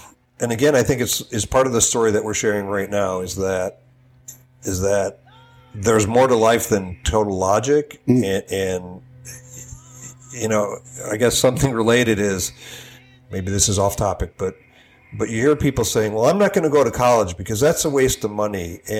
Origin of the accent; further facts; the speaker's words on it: Detroit, Michigan, United States; also born or lived in Dallas; now in Birmingham, United States; You know, I grew up in Detroit. I went to Dallas for a while, and I moved here.